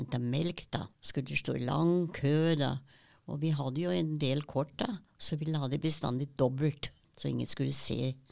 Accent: Vienna, Austria; born or raised there; now in Norway

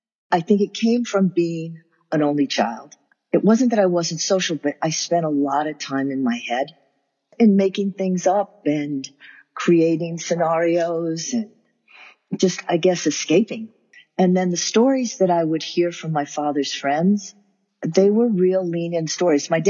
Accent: Chicago, Illinois, United States; Where I'm from did shape my sense of everything, my values, my aesthetics. I'm a Midwesterner. I'm from Chicago. And I grew up in a city where everybody has a story to tell.

